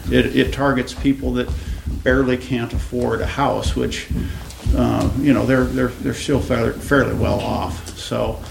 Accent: Bozeman, Montana, United States; I'm from Bozeman. And when I moved here, there was 8,000 people in the city

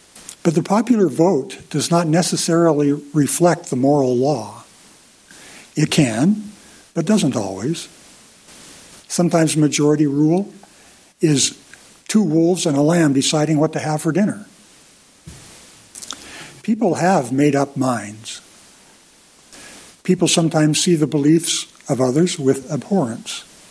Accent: Bear Canyon, Montana, United States; also born or lived in Deer Lodge / Baker / Whitewater; We grew up most years in Bear Canyon, about 8 miles to the east of here. We also lived in Deer Lodge, Baker, and Whitewater, Montana.

